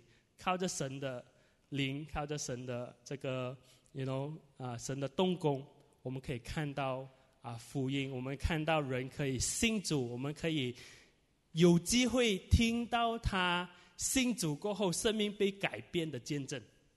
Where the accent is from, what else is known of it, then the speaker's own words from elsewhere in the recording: Malaysia; 哎，我是从马来西亚来啊，然后我们就开始传福音啊。